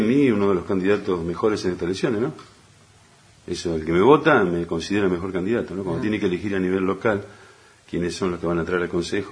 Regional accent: Argentina; Vamos a comer acá un asado, como buenos argentinos y acá del interior de la provincia del campo.

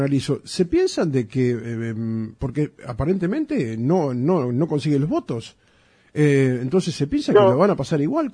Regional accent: Argentina; porque somos contradictorios los argentinos

